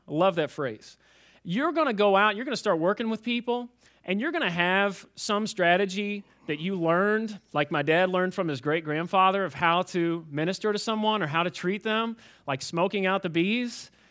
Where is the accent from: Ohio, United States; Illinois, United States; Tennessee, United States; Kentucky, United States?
Kentucky, United States; Fairdale; I'm actually from South Louisville, Kentucky, in a place called Fairdale. It even sounds redneck, doesn't it?